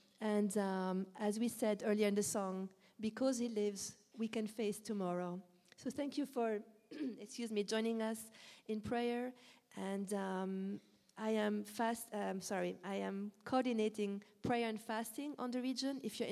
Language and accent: English; Switzerland; I'm from Switzerland. My mom is from Lebanon, so I'm half-half.